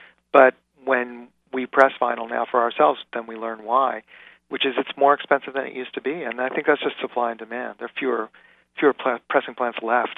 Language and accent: English; New York City, New York, United States; I grew up in New York City in the 70s.